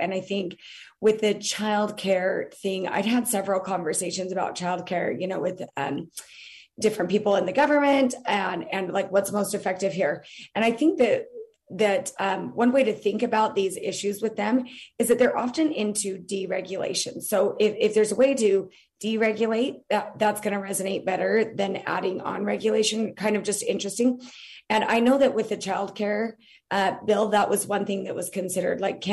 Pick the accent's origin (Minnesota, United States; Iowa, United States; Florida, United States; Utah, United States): Utah, United States; also born or lived in East Coast; I grew up in Utah, but lived in the East Coast for years where everything was full day kindergarten